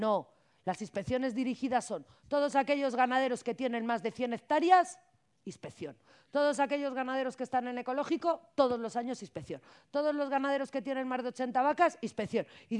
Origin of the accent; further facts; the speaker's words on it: Cantabria, Spain; os puedo garantizar que en mi tierra, que es Cantabria